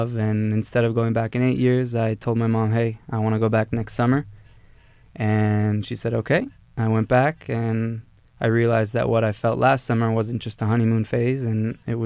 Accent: Los Angeles, California, United States; also born or lived in Israel; I was born and raised here in San Fernando Valley in Los Angeles.

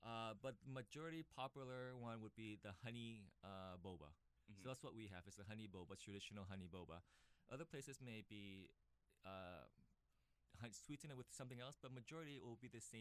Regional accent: Saigon, Ho Chi Minh City, Vietnam; English is a second language; moved away; I'm originally from Vietnam, Saigon, Vietnam.

